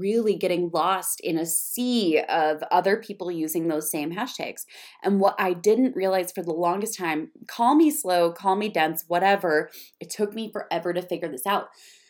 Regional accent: Minnesota, United States; And by the way, I know I say hashtags funny because I'm from Minnesota, so it's tag instead

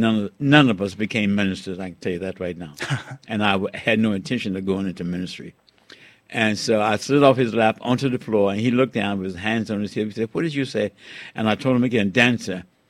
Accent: Richmond, Virginia, United States; born there; Well, I was born in 1929 in Richmond, Virginia. Richmond, Virginia. I have four brothers. My father was a Baptist minister

